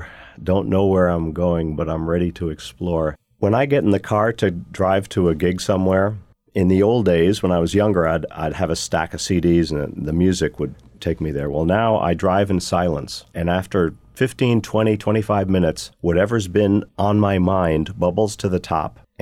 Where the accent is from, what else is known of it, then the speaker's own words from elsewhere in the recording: Minerva, New York, United States; Minerva, my hometown, which was written with some fourth graders.